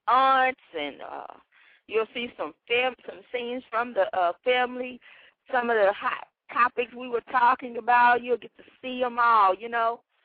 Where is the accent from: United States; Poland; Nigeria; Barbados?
United States; Atlanta, Texas; Like I say, in Atlanta, I'm from Atlanta, Texas, and we went out there this weekend to celebrate graduations.